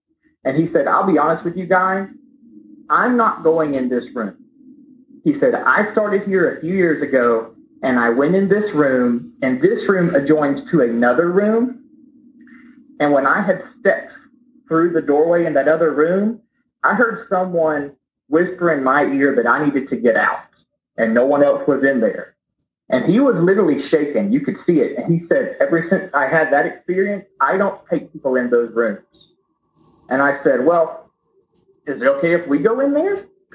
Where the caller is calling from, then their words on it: Georgia, United States; Hey, Tony and Jimmy … I am calling from the mountains of Northeast Georgia.